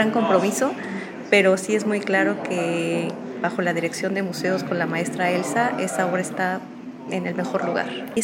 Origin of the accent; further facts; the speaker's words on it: Puebla, Mexico; a veces siendo poblanos no conocemos, ¿no?